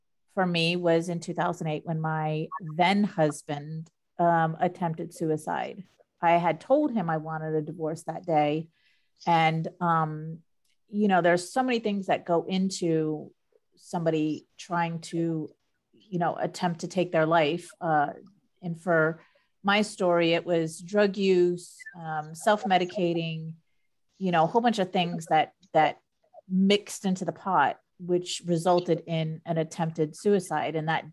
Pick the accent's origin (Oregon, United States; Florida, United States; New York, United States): Florida, United States; now in North Carolina, United States; uproot everything my whole life because I was from Florida. I lived in Florida. My whole family was in Florida and moved three states away